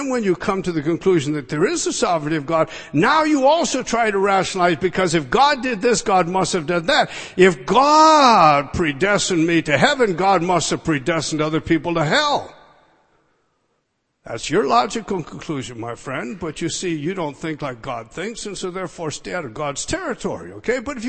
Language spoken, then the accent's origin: English; United States; I'm a Scottish American. I'm just an American, my friend.